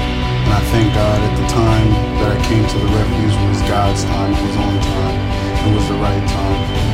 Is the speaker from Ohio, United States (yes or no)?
yes; Columbus, Ohio, United States; I'm from Columbus, Ohio. I'm 25 years old.